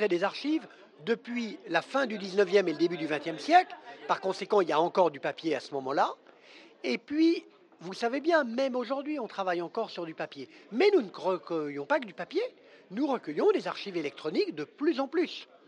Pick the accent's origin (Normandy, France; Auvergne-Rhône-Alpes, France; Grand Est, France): Auvergne-Rhône-Alpes, France; Lyon; Et il se trouve que moi, je suis lyonnais. Et quand vous êtes lyonnais